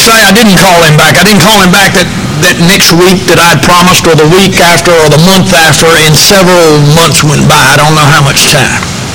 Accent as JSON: {"language": "English", "town": "Greensboro", "region": "North Carolina", "country": "United States", "said": "Brown Summit is a suburb of Greensboro, so I'm really from Greensboro. I'm just technically, I'm in another post office just outside the city."}